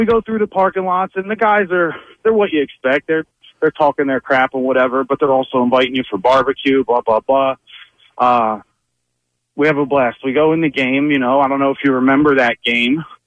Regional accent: Pennsylvania, United States; You know, I have my brother. We're from Delco originally

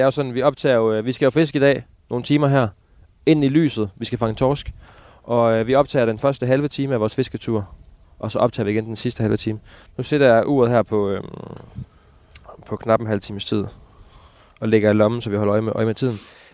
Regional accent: Ry, Central Denmark Region, Denmark; Jeg voksede op i Ry. Det er en halv times tid her fra Aarhus, hvor vi står.

